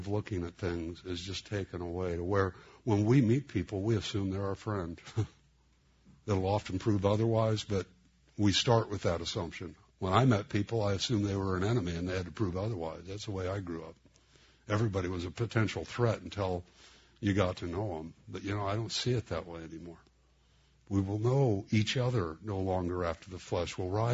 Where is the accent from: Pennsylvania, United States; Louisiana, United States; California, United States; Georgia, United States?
California, United States; Los Angeles; my best friends, I grew up in East L.A., and my best friends were Mexican